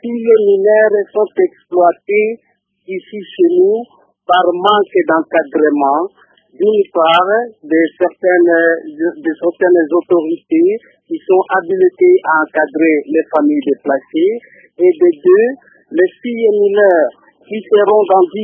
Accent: Bukavu, South Kivu, DR Congo; les arrivées du nord, sud, est, ouest de la ville de Bukavu, ici chez nous à Bukavu.

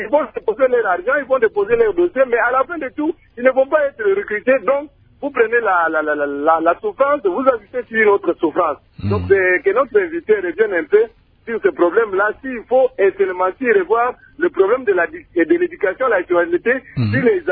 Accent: Kasaï-Central, DR Congo; Et ici chez nous, au Kassai Central

